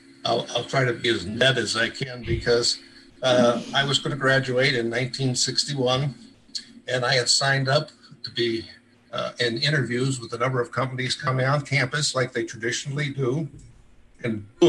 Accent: Detroit, Michigan, United States; I grew up in Detroit, Michigan, in the city itself. I went to a city high school that had over 5,000 students.

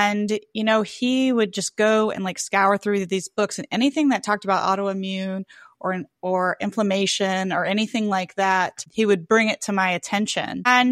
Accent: Louisiana, United States; It's hard for me because I grew up in South Louisiana, and it's not an exaggeration to say that we have some of the best food in the entire world in South Louisiana.

